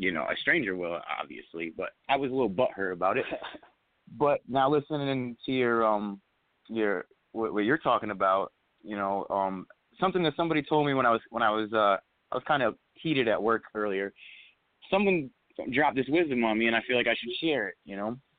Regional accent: Torrington, Connecticut, United States; Yeah, I'm from Connecticut, man. Torrington raised, man.

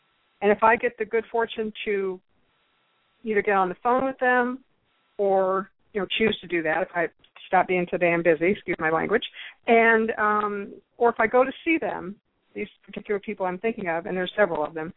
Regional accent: United States; It's a very interesting thing being an American, I'll tell you.

